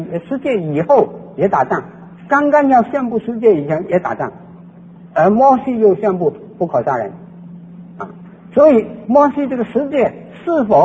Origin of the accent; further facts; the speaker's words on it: China; 我们中国人来说，在中国大陆的已经有很多我们亲戚朋友